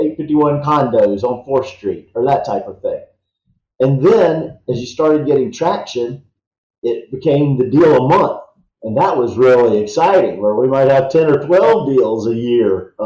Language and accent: English; Winston-Salem, North Carolina, United States; I grew up working downtown, which a lot of folks growing up in Winston-Salem didn't necessarily know where downtown was.